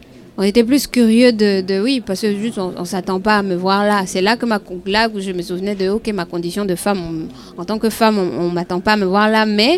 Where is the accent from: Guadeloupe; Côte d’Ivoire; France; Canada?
Côte d’Ivoire; en tant qu'ivoirienne, je dis toujours que j'ai la chance d'être dans une société qui est matriarcat.